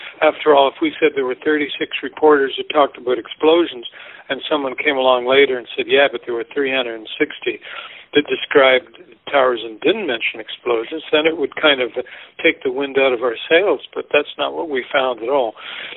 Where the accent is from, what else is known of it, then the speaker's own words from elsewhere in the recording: Canada; because I'm not even a U.S. citizen, I'm Canadian